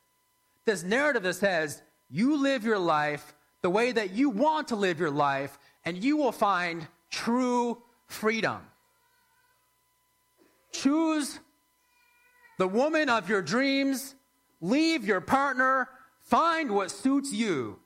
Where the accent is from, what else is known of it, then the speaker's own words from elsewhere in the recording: Woodstock, New Brunswick, Canada; we biked from my hometown of Woodstock about 20 kilometers to Nakowick